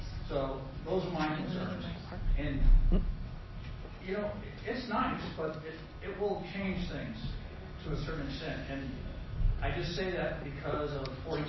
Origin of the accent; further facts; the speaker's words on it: San Diego, California, United States; And seen a lot of changes like we all have in San Diego, born and raised in North Park.